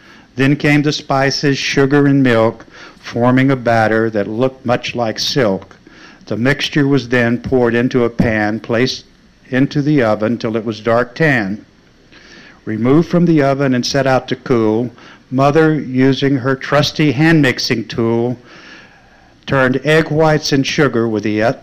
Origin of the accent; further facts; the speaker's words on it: Arkansas, United States; because Joan said I had to read some of my Arkansas stuff, so my growing up in Arkansas.